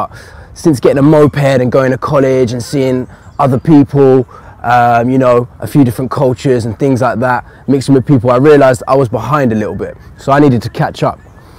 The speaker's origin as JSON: {"language": "English", "town": "Horley", "region": "South East England", "country": "United Kingdom", "tie": "born or raised there", "also_born_or_lived": "London", "said": "I was born in Hammersmith."}